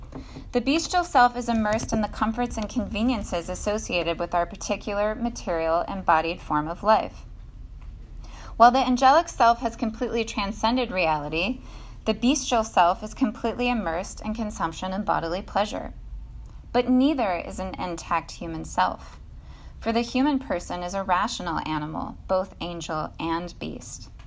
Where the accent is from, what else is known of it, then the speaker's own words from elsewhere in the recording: Midwest, United States; born there; I'm a Midwesterner by birth